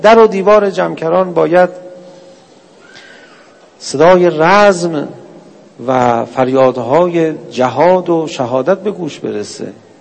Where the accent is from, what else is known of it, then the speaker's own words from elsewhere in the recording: Iran; گفتم بابا ما از ایران اومدیم دیگه، ما از کجا؟ مریخ که نیومدیم.